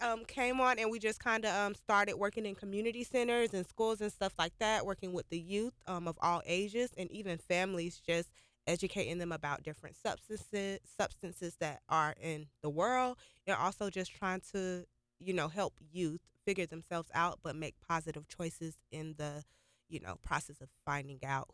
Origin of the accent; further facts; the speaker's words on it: Broward County, Florida, United States; So I'm originally from Broward County, Florida. I lived in a few cities down there, so I just say Broward County.